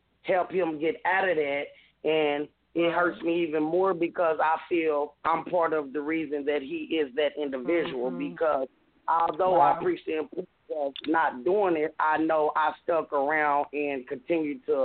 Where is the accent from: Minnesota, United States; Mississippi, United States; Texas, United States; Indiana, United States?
Indiana, United States; Indianapolis; I'm from Indianapolis, Indiana.